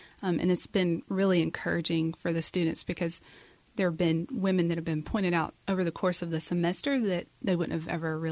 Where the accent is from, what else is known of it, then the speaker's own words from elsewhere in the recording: Alabama, United States; So, but I'm from North Alabama, and we have more of a vinegary type